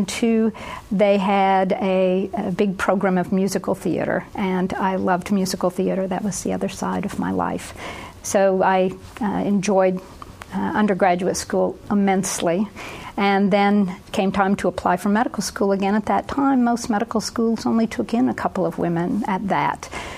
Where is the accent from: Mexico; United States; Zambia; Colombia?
United States; Kingsport, Tennessee; I was raised in Kingsport, Tennessee, in the eastern part of the state.